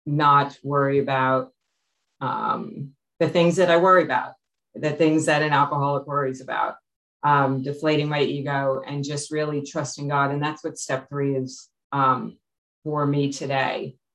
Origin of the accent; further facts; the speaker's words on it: New Jersey, United States; I'm an alcoholic, and I'm from New Jersey.